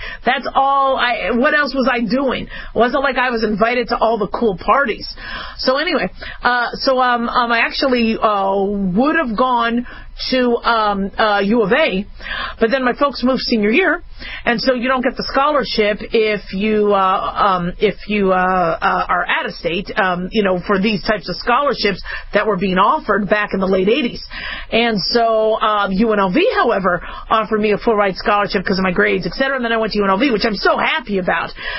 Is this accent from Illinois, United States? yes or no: no; Phoenix, Arizona, United States; also born or lived in Las Vegas, Nevada; I grew up in Las Vegas, and I grew up in Phoenix. Phoenix before Vegas.